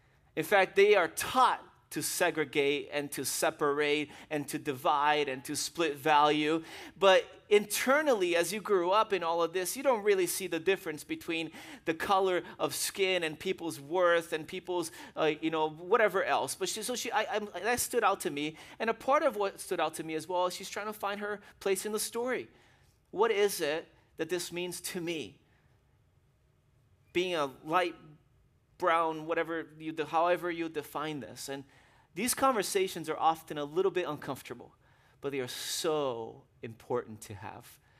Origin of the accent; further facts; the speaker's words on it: Brazil; Even growing up in Brazil, for me, it was the same way.